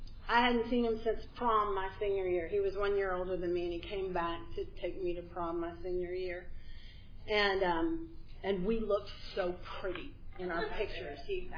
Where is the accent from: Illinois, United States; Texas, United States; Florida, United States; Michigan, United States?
Texas, United States; because I grew up in Texas, the land of drill team, the land of drill team.